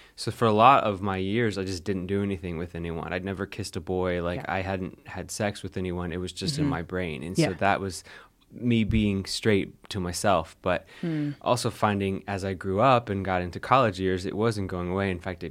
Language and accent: English; Georgia, United States; I grew up in Georgia, so not so far away.